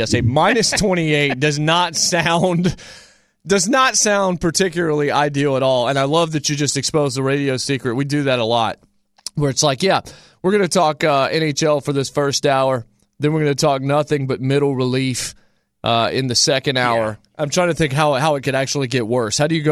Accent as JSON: {"language": "English", "region": "the Carolinas", "country": "United States", "tie": "born or raised there", "said": "since I grew up in the Carolinas, the amusement park down in Charlotte, Carowinds, had a Days of Thunder ride."}